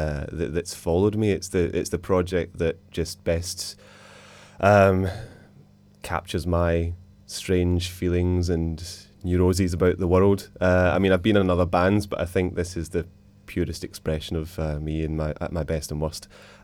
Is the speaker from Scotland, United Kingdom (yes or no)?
yes; Glasgow, Scotland, United Kingdom; also born or lived in London; I was born in Glasgow, and apart from living in London for some time, I've lived in Glasgow most of my life.